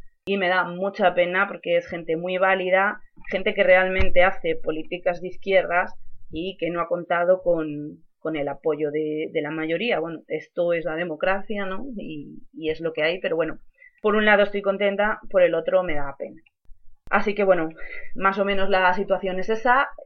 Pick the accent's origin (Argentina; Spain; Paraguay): Spain; me da mucha tristeza como española